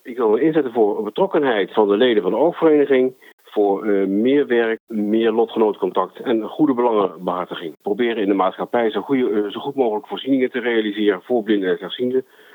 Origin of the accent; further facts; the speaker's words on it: Groningen, Netherlands; Ik kom uit Groningen. Daar woon ik al sinds 1982. En ik ben 57 jaar.